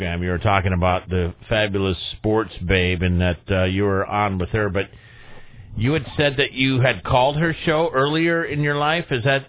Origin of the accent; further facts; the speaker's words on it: Chicago, Illinois, United States; When I was, you know, growing up in Chicago, there was sports radio was starting on a full-time basis in Chicago. I was well into my teen years when it started.